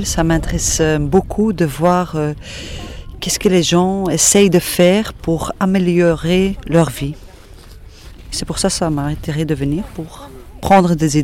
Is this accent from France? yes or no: no; Belgium; Parce que chez moi, en Belgique, tu as 1000 choses à choisir à l'école.